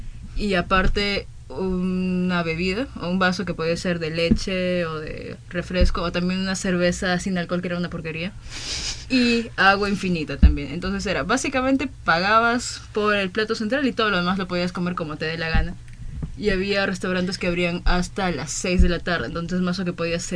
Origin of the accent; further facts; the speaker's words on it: Moyobamba, San Martín, Peru; now in Lima, Peru; yo me mudé, yo soy de Moyobamba, entonces me mudé a Lima a vivir sola